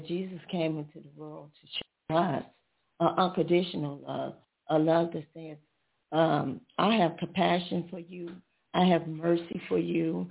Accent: Chicago, Illinois, United States; I was raised in the South of Chicago.

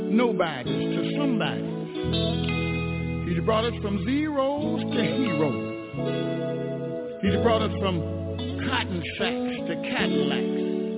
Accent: the South, United States; As a young child growing up in the South, I had to go in and out of the back doors of the restaurants and ride on the back of the buses.

